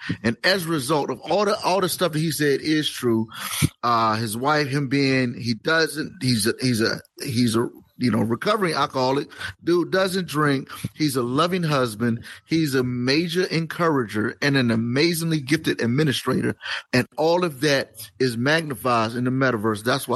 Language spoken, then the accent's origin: English; East Coast, United States; And I'm from the East Coast.